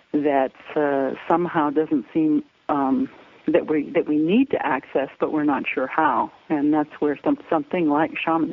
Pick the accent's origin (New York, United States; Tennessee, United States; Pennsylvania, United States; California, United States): California, United States; Los Angeles; I worked actually in Los Angeles. I grew up in the Los Angeles area, and so I worked for a law firm and at that time.